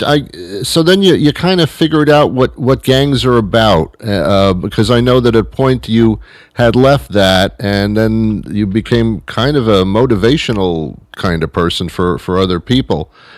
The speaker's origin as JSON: {"language": "English", "town": "Teaneck", "region": "New Jersey", "country": "United States", "tie": "born or raised there", "said": "I was in Teaneck, New Jersey, and then moved to the city."}